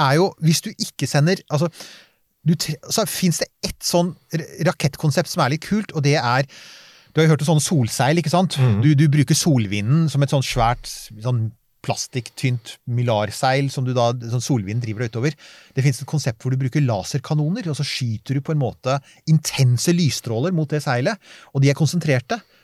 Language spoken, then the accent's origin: Norwegian; Bærum, Akershus, Norway; Jeg minner om at jeg vokste opp på Rykken I Bærum.